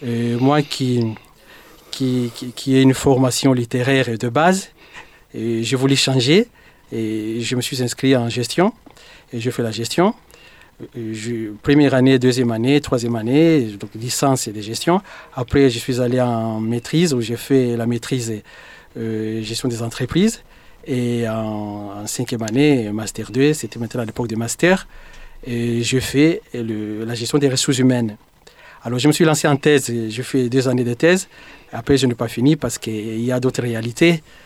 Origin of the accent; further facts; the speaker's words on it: Uvira, South Kivu, DR Congo; Je viens de la RDC et je suis né dans l'est de la République démocratique du Congo, dans le sud du Bukavu, dans la petite ville qu'on appelle Uvira. J'ai grandi là-bas